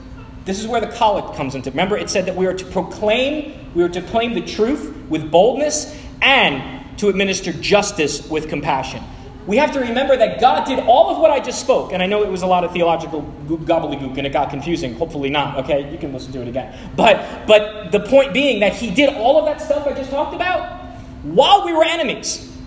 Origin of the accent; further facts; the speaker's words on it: Manhattan, New York, United States; I know a lot of people in my hometown, Manhattan, felt that way when the towers fell. And we had friends in the towers. I had friends in the towers.